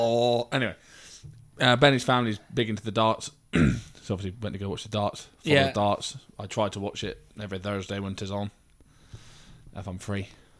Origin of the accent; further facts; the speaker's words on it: South West England, United Kingdom; I'm from Devon